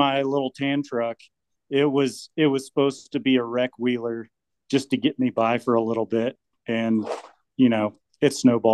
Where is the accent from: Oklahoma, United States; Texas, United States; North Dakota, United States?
Oklahoma, United States; Tahlequah; When I was super young, like before school, we lived in Tulsa for a little bit, but no, I basically was born and raised in Tahlequah my entire life.